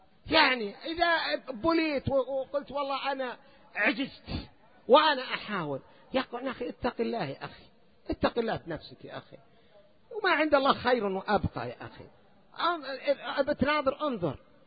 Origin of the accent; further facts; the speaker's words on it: Qassim Province, Saudi Arabia; عندنا في القصيم واحد قتل أخوه